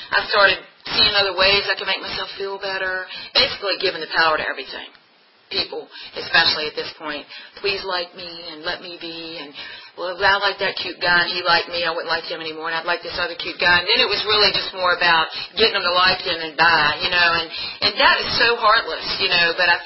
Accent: Bon Air, Virginia, United States; I'm the oldest of four. I was born in Bon Air, Virginia. I'm a Bon Airian, that's what I call myself. Bon Air's in Chesterfield.

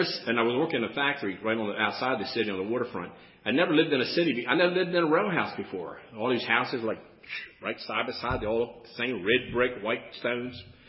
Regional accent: Maryland, United States; I was raised in Anne Arundel County, AA County. And I always lived in a little house. I was raised on a little house on the water.

